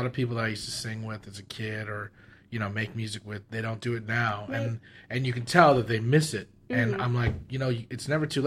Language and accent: English; Arcadia, California, United States; I grew up in Arcadia, so I was like right next to the school.